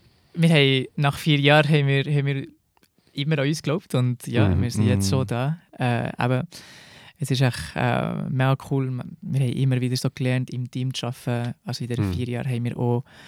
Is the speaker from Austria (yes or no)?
no; Spain; German is a second language; Also ich bin ja in Spanien aufgewachsen. Vielleicht merkt man das.